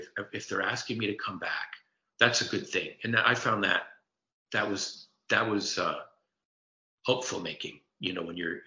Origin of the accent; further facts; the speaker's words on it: Canada; now in Hollywood, United States; I came to Hollywood from Canada and, you know, wanted to do comedy